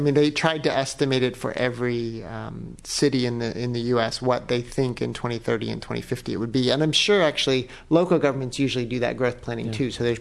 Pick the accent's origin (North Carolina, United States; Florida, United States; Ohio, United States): North Carolina, United States; Chapel Hill; now in Washington, United States; So if growing up in Chapel Hill, if you ask people in Chapel Hill what their community was, they'd probably just say all of Chapel Hill. Living in D.C. now